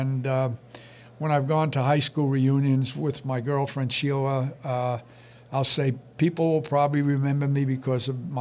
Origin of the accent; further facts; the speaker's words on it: New York, United States; this shop in the town where I grew up on Long Island